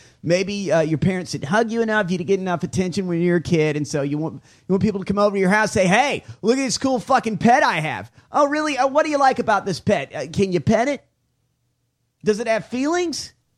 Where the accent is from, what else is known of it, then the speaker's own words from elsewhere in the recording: Florida, United States; born there; I was born in Florida.